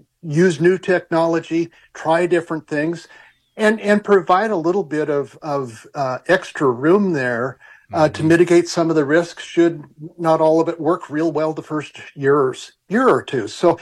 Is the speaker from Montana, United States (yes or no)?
yes; Montana, United States; And then realize I'm from Montana. We pronounce it Crick, not Creek.